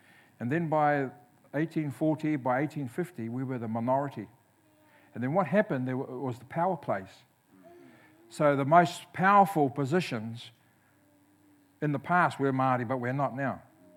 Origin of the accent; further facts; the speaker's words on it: England, United Kingdom; includes me as an Englishman. Because I'm English, I'm an Englishman.